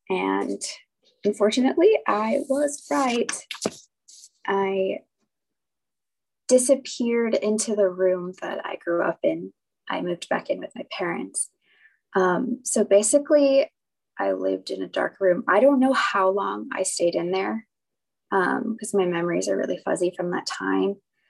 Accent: San Diego, California, United States; I'm 27 and I'm from San Diego.

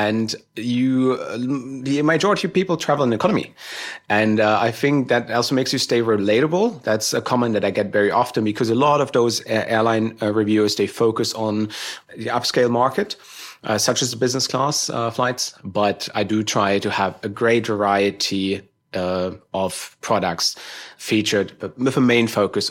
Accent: Germany; I'm originally from Germany.

